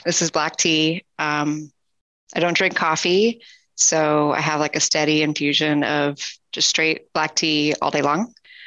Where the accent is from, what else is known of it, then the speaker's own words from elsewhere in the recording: Fort Collins, Colorado, United States; now in Texas, United States; I was raised in Colorado, in northern Colorado, in Port Collins, which is kind of up near the Wyoming border.